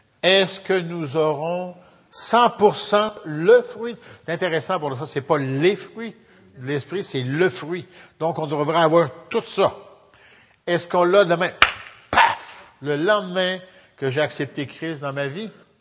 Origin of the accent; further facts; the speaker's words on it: France; now in Canada; Je suis un immigrant, je suis arrivé en 1957 de France.